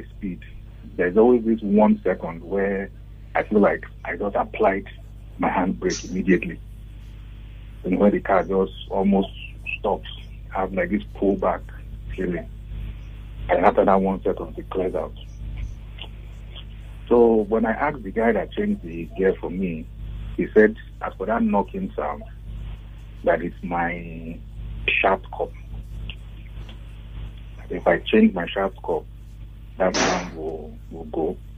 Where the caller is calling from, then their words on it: Aja, Lagos, Nigeria; I'm calling from Aja.